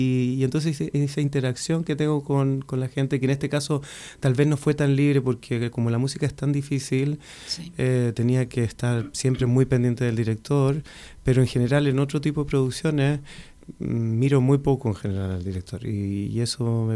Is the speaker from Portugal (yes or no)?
no; Chile; yo crecí en Chile